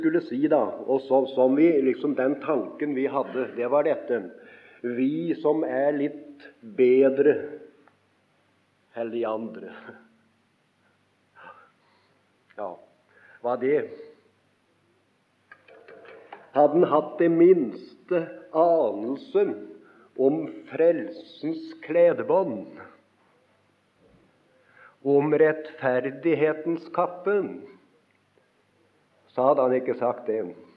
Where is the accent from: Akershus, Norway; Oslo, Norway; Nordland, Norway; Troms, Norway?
Akershus, Norway; Hurdal; det var på bedehuset hjemme i Hurdal.